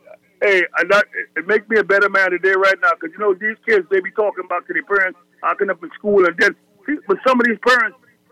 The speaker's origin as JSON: {"language": "English", "country": "Bahamas", "tie": "born or raised there", "said": "You know, back in the days, man, you know, growing up in the Bahamas, you get a good old-fashioned, you know what, if you act up in school"}